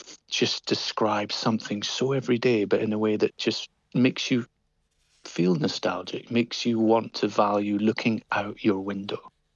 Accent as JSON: {"language": "English", "town": "Stromness", "region": "Scotland", "country": "United Kingdom", "tie": "born or raised there", "said": "I grew up in Orkney, in Stromness."}